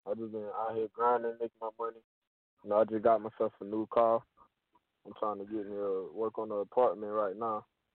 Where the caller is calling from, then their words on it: Fort Lauderdale, Florida, United States; I'm from Fort Lauderdale, Florida, Broward County.